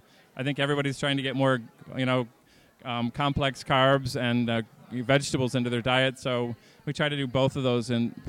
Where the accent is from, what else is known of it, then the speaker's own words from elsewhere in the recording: East Coast, United States; Growing up on the East Coast, you know, I always sort of reminisce of like a great clam, an oyster bake